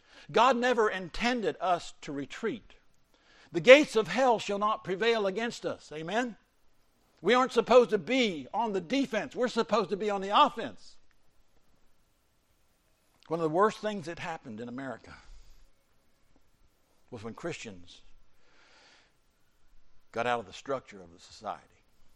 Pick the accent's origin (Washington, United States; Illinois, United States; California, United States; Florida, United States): Florida, United States; in Jacksonville Beach, that's my home state, in May, 2026.